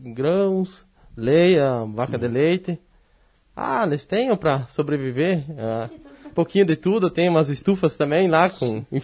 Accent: Posse Boa Vista, Rio Grande do Sul, Brazil; now in Marau, Brazil; Isso, Posse Boa Vista. Minha terra natal é Posse Boa Vista.

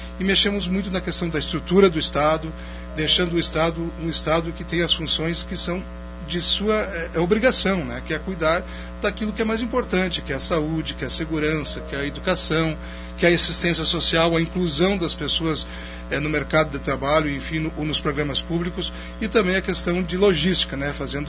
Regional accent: São José dos Ausentes, Rio Grande do Sul, Brazil; born there; also born or lived in São Leopoldo; Eu sou nascido em São José dos Ausentes

